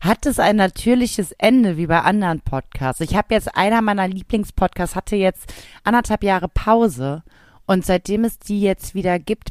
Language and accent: German; Cologne, North Rhine-Westphalia, Germany; So sind wir Kölner halt.